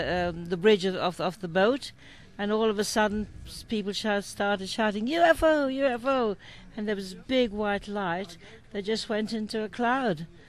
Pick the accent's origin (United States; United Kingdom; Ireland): Ireland; Boyle, Connacht; just outside of Boyle, which is my hometown.